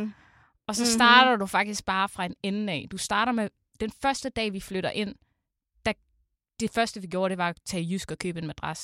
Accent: Aarhus, Central Denmark Region, Denmark; Jeg er født opvokset i Aarhus.

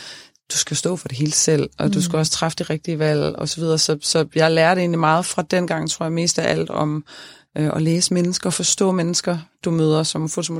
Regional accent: Svendborg, Region of Southern Denmark, Denmark; Altså jeg er fra Sydfyn, fra Svendborg, og havde sådan en helt almindelig opvækst, og dejlig normal opvækst

